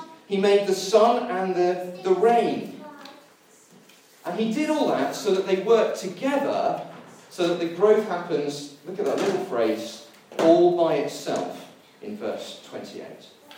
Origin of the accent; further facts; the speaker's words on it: United Kingdom; I know we're British and Christians, but you are allowed to take the last one if you want it.